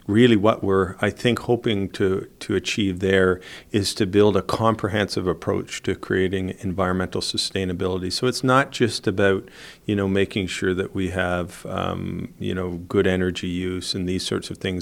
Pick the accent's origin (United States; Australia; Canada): Canada; Winnipeg, Manitoba; Well, you know, I grew up in Winnipeg, and so Lethbridge is certainly windy, but Winnipeg is certainly also called the windy city of Canada.